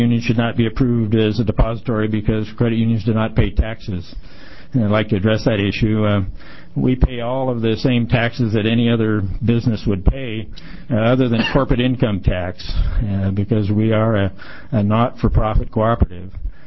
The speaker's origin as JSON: {"language": "English", "town": "John Day", "region": "Oregon", "country": "United States", "said": "Mr. Chairman, Senator … I'm from John Day."}